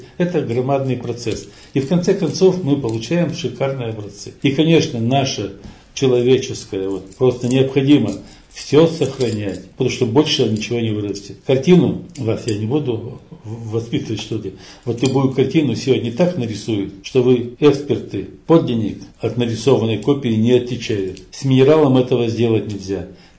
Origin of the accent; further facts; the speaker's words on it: Tyumen, Tyumen Oblast, Russia; born there; Но, короче, я родился в Тюмени.